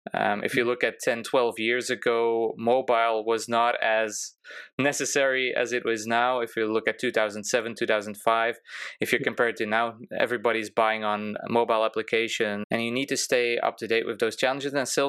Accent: Belgium; I am from Belgium.

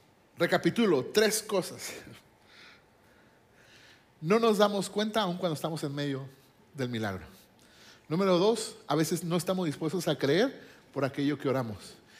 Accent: Guadalajara, Jalisco, Mexico; vengo de Guadalajara y vengo del barrio de Guadalajara

